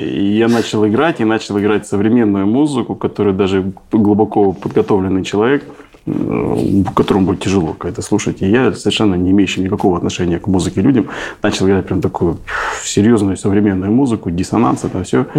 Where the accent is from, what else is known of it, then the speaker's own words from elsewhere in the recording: Novosibirsk, Novosibirsk Oblast, Russia; Новосибирск, конечно, мой родной город.